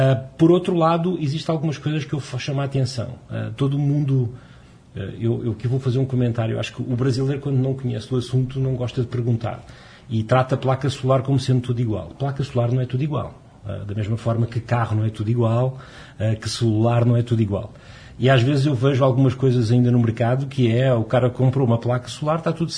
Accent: Portugal; now in Brazil; Eu, como vocês percebem, eu sou português. Na Europa, isso já está muito mais avançado, mas vai acontecer o mesmo aqui.

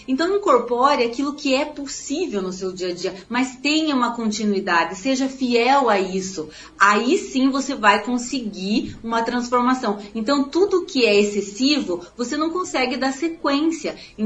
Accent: Tibagi, Paraná, Brazil; Eu sou paranaense, eu sou aqui do Paraná, eu sou, a minha família, eu morei no distrito de Tibagi chamado, eu me criei lá, uhum. Alto do Amparo

